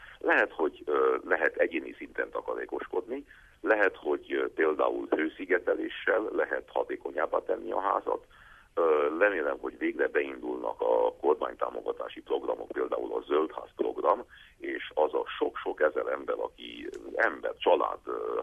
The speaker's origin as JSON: {"language": "Hungarian", "region": "Transylvania", "country": "Romania", "lives_now": "Brussels, Belgium", "said": "nekem otthon Erdélyben"}